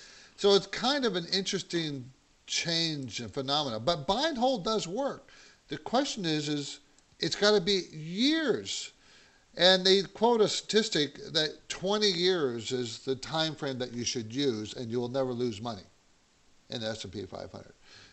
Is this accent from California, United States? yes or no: yes; San Diego, California, United States; and this was in San Diego when I grew up there in San Diego, downtown